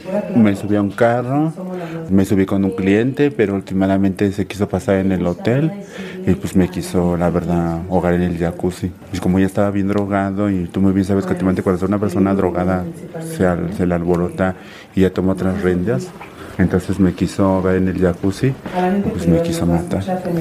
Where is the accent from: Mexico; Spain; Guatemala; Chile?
Mexico; Cuernavaca, Morelos; Yo soy de aquí, de Cuernavaca, Morelos.